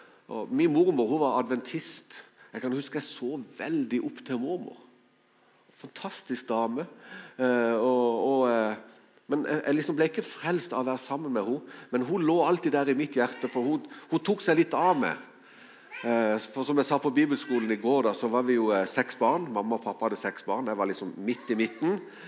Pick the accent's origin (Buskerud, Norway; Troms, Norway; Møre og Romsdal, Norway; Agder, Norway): Agder, Norway; Kristiansand; Jeg kommer fra Kristiansand.